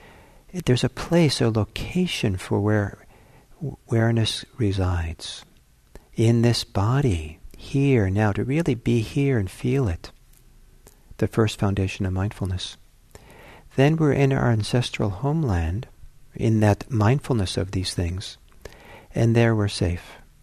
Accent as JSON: {"language": "English", "country": "Italy", "tie": "born or raised there", "said": "I went back to a place where I grew up in Italy, lived there for 5 years"}